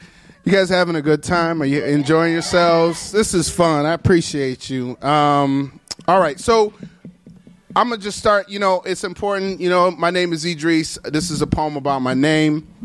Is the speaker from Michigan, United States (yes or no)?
yes; Detroit, Michigan, United States; and I'm also from Detroit.